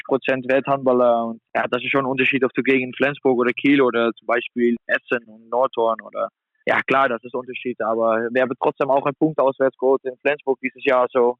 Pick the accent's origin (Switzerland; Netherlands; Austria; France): Netherlands; German is a second language; now in Germany; Hamm ist auch nur 2,5 Stunden weg von meiner Heimat in Holland.